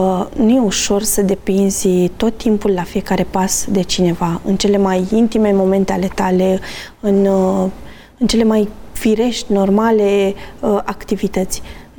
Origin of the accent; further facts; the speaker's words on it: Romania; Da, noi ca și români suntem dezinteresați de problemele celor din jurul nostru.